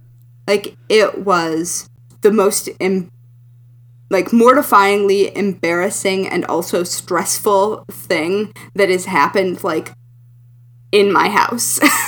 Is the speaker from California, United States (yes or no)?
no; Michigan, United States; now in New York City, United States; like I live in New York City, but I grew up in Michigan.